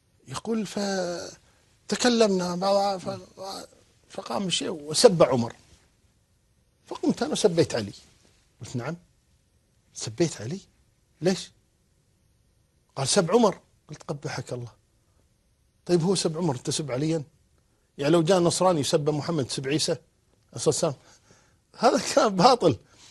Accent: Kuwait; وعندنا في الكويت نقول نشرق باسمه

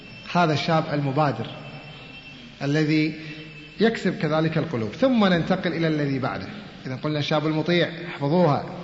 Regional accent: Kuwait; اعتاد الكسل مثل ما صار عندنا في الكويت

